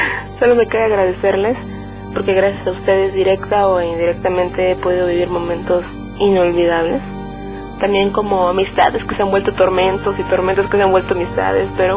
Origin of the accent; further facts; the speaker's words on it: San José del Pacífico, Oaxaca, Mexico; de San José del Pacífico, ubicada en la Sierra Sur del estado de Oaxaca.